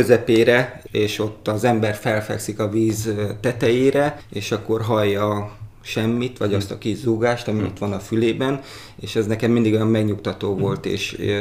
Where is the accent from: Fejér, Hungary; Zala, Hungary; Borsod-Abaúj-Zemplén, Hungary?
Borsod-Abaúj-Zemplén, Hungary; Miskolc; Úgyhogy én Miskolcon nőttem fel, és egyetemre kerültem ide.